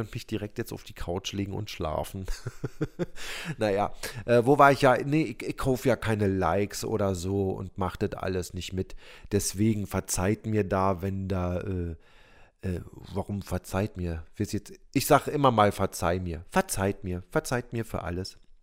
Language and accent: German; Berlin, Germany; Also wir sind gemeinsam mehr oder weniger hier aufgewachsen. oh Gott, aufgewachsen in Berlin, ne?